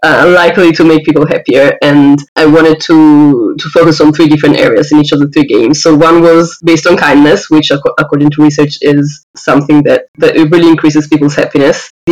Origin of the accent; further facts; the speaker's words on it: Rome, Lazio, Italy; English is a second language; moved away as an adult; also born or lived in New Zealand; I am from Rome, Italy.